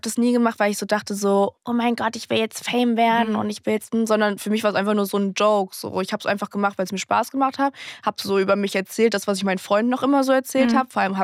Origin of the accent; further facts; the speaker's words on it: East Germany, Germany; accent: East German; wenn man gehört hat, dass ich so aus dem Osten komme, was mein Dialekt angeht.